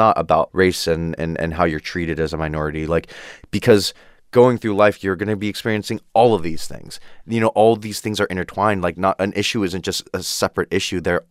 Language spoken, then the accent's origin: English; Downey, California, United States; I'm so glad I'm from Downey